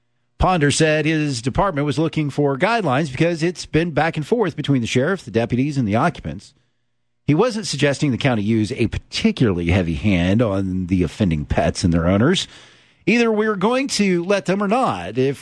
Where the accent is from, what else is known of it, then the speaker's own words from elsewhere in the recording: Oklahoma City, Oklahoma, United States; because I'm from Southwest Oklahoma City. That's where I live.